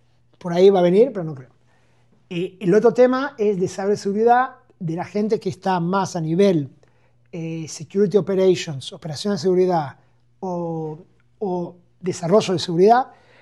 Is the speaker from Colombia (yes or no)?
no; Argentina; now in Israel; yo vengo de un lugar, yo soy argentino, pero he vivido en Israel hace 34 años